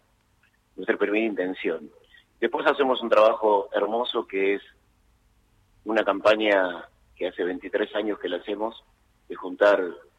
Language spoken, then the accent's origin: Spanish; La Matanza, Buenos Aires Province, Argentina; era un pibe de barrio, nací en La Matanza.